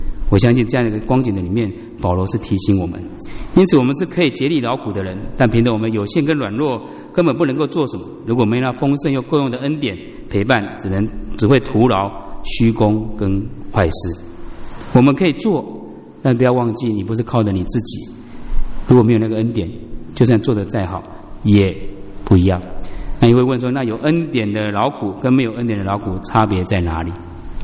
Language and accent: Chinese; Taiwan; 假设你们邀请我从台湾来，我真的来了嘛